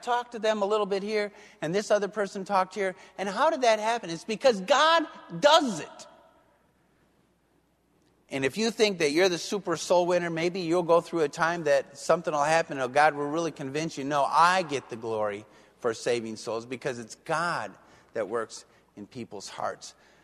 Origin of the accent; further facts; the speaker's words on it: United States; And I don't preach this because I'm an American, because sometimes they think, oh, that's the way Americans think.